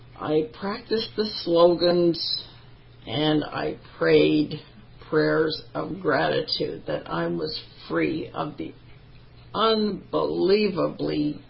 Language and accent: English; Canada; This was in Edmonton, Alberta. I'm a Canadian.